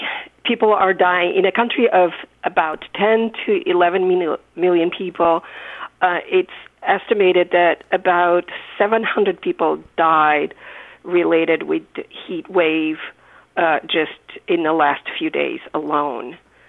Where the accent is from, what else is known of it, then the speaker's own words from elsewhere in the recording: Portugal; English is a second language; now in United States; I am original from Portugal. I live in New Jersey.